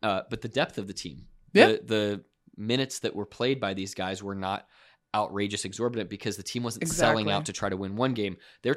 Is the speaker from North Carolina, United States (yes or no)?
yes; North Carolina, United States; When we were in Charlotte here towards the end of the season, I grew up in North Carolina.